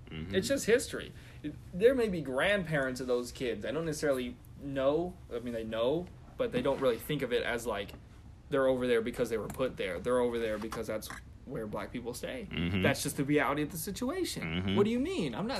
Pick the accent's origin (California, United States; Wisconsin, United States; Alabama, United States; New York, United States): California, United States; It's hard for me as a Californian.